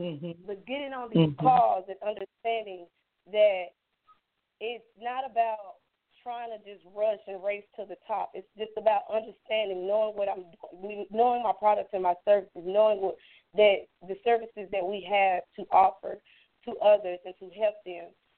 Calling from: Texas, United States; I'm calling from Texas.

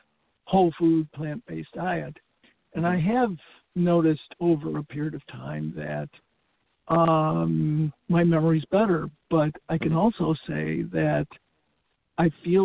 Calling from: Winter Haven, California, United States; I'm currently in Winter Haven, California.

